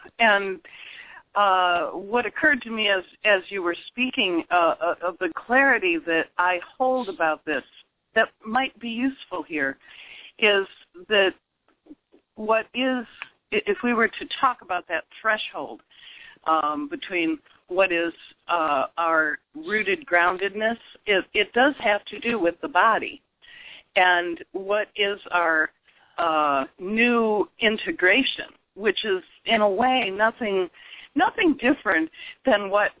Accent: United States; I'm American and know no other languages

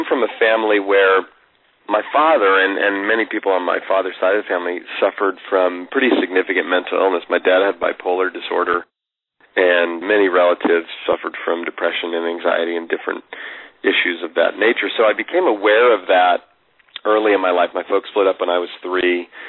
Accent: Oakland, California, United States; I mean, I grew up in Oakland, California, near San Francisco, where you and I both still live here in the Bay Area

